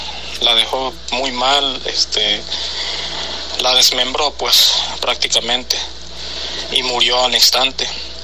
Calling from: New Jersey, United States; desde Nueva Jersey.

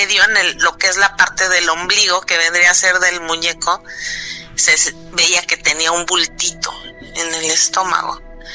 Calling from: Germany; de acá de Alemania, para comentarles que el antier fuimos a una casa de campo que está cerca de aquí.

